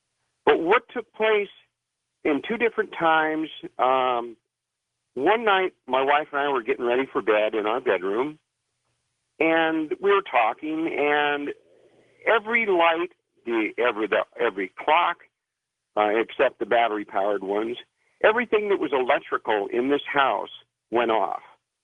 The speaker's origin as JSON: {"language": "English", "town": "San Jose", "region": "California", "country": "United States", "tie": "born or raised there", "said": "I lived in, born and raised in San Jose."}